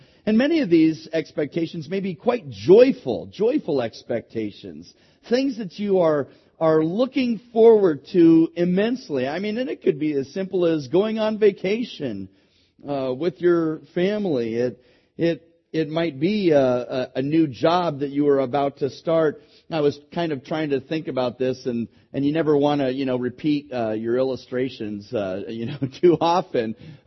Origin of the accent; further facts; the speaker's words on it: Hayward, California, United States; the house that I grew up in Hayward.